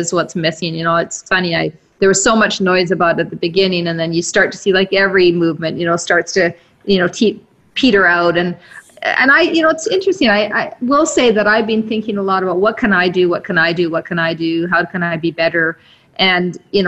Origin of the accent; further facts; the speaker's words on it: South Africa; I'm from South Africa, so I was raised in a very volatile nation that during apartheid.